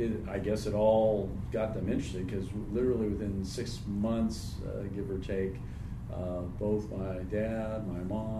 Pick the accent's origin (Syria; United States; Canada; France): United States; California; also born or lived in Hawaii; I grew up here in San Diego County, and again, some of you remember it was the Jesus movement thing.